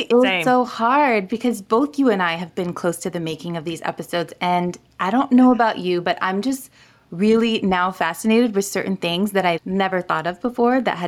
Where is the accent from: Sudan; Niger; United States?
Niger; I grew up in Niger, West Africa